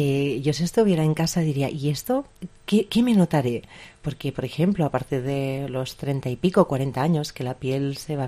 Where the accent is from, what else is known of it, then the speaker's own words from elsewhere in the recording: Mataró, Catalonia, Spain; viatgem fins a la meva ciutat natal, Mataró